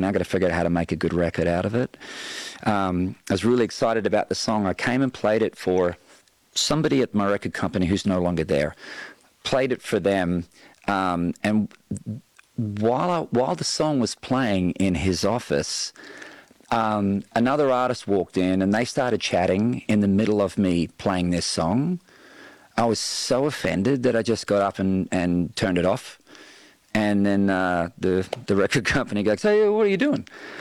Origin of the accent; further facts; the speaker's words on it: Australia; now in Nashville, United States; I saw myself as an artist who happens to be from Australia.